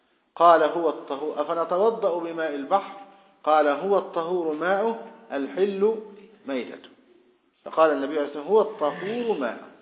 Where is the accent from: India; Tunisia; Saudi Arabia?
Saudi Arabia; منوش موجود عندنا في السعودية